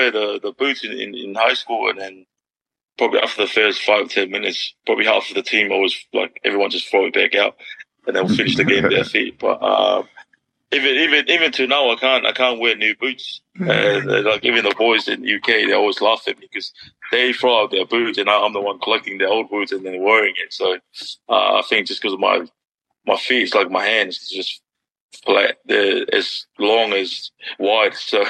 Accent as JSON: {"language": "English", "region": "Tongatapu", "country": "Tonga", "tie": "born there", "said": "I was born in Nogalofa Tofua, the hospital in Tongatapu. I'm the baby of the family. We've got six of us. I've got four boys and two girls. And I grew up in a big family."}